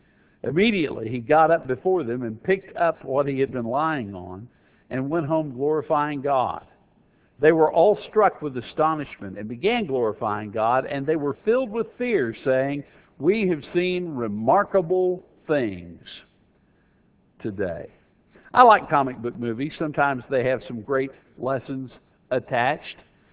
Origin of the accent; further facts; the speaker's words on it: Okmulgee, Oklahoma, United States; In addition, that was in my hometown of Okmulgee, Oklahoma.